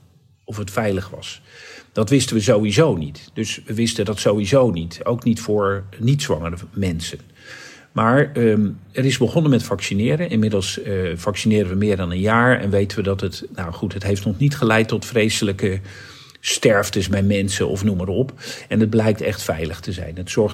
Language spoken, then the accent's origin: Dutch; Netherlands; En toen dachten wij, slim als wij zijn natuurlijk, als Nederlanders, wij kijken even de kat uit de boom.